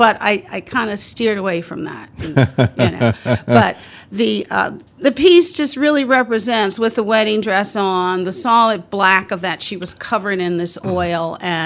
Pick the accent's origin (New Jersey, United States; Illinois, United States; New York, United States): Illinois, United States; Chicago; So growing up in Chicago, it was really not that much different than me being here.